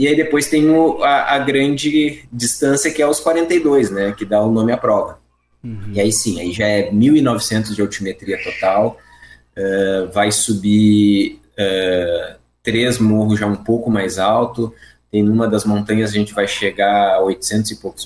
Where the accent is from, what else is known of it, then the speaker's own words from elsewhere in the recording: Mampituba, Rio Grande do Sul, Brazil; O Newton falou ali que a minha terra é Torres, né? Minha terra mesmo é do lado, que é Mampituba. Eu nasci e fui criado ali do lado de Praia Grande, estudei em Praia Grande a minha vida inteira, morei ali durante muito tempo na região.